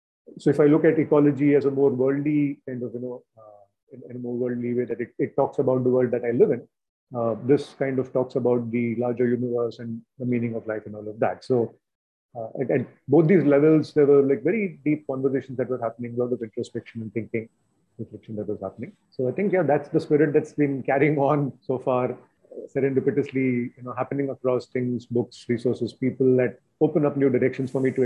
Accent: Mumbai, Maharashtra, India; So I think as a child growing up in Bombay

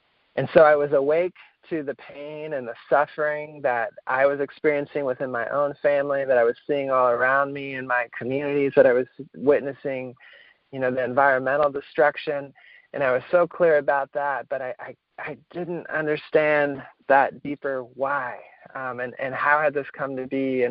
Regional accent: Washington, D.C. area, United States; I grew up in the Washington, D.C. suburbs, and in my teenage years, I started to wake up.

